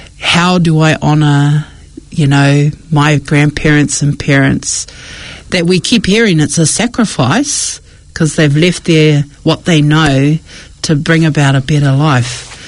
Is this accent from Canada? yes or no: no; New Zealand; we do have a generation of us that are being born and raised in Aotearoa, and we haven't had that full immersion to what the island life is. However, our blood, our bones and everything is Cook Island Māori.